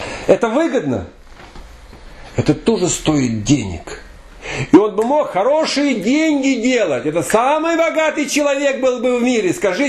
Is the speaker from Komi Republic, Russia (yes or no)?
yes; Vorkuta, Komi Republic, Russia; я вырос в Воркуте